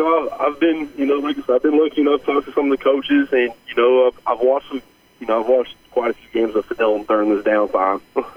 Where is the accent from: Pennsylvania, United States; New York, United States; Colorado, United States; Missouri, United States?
Missouri, United States; Fordland; born or raised there